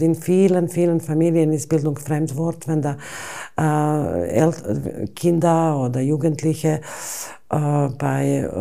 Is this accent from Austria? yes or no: no; Mostar, Federation of Bosnia and Herzegovina, Bosnia & Herzegovina; born there; German is a second language; Und habe dann in Mostar, Stadt, wo ich geboren bin, heißt Mostar, mit sehr, sehr großer industrieller Touch und sehr viele Firmen